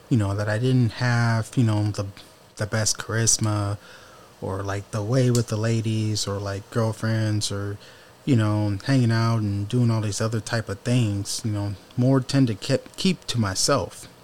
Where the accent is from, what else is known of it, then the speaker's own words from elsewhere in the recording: Detroit, Michigan, United States; growing up in Detroit, there's a certain, like, type of, like, you know, mentality and way that you go about doing things.